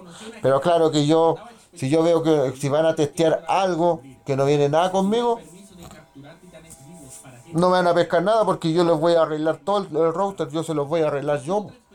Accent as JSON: {"language": "Spanish", "country": "Chile", "said": "Y eso soy chileno."}